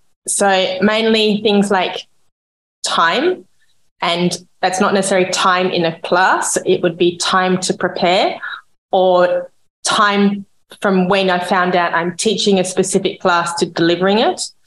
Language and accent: English; Australia; particularly as an Australian, it really hits home.